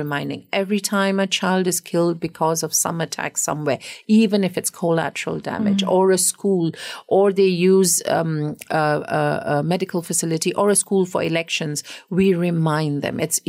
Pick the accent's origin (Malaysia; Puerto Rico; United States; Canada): Malaysia